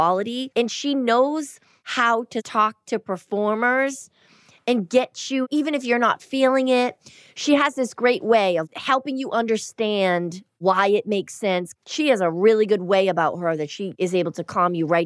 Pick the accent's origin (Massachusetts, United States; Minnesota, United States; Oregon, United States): Massachusetts, United States; Boston; I grew up in Boston and you had to be really tough.